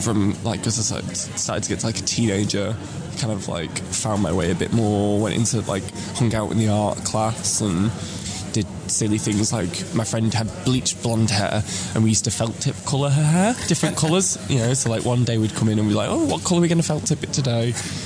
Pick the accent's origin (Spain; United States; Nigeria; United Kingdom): United Kingdom; Manchester, North West England; I'm actually from Manchester. I am probably one of the only queens who is a Manchester queen who is actually from Manchester. Born and bred, was born in Manchester Royal Infirmary.